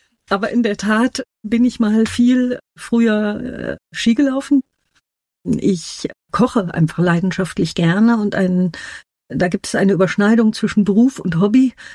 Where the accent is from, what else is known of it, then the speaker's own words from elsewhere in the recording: Bonn, North Rhine-Westphalia, Germany; Ja, ja, ich bin tatsächlich im Herzen von Bonn groß geworden. Natürlich genau zu der Zeit, wo sie noch Bundeshauptstadt war, tatsächlich.